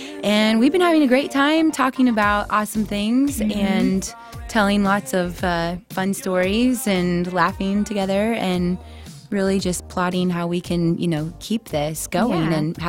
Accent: Albany, Oregon, United States; born there; I was born in Albany, Oregon, so I'll pick that one.

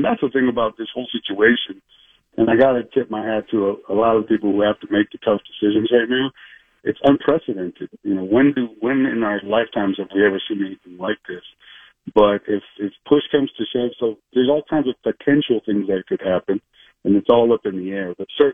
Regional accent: El Paso, Texas, United States; but I'm from El Paso, Texas. I know what hot is, and that doesn't scare me.

